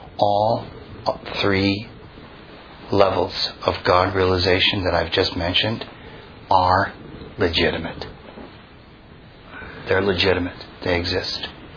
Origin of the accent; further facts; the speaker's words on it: Canada; I was born and raised in Canada. Not so much there.